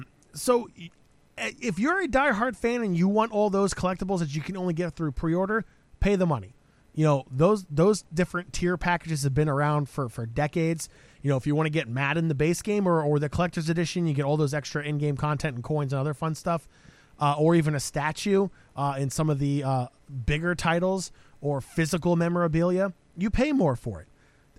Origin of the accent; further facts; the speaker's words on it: South Korea; I grew up in Korea, so it's kind of ingrained in me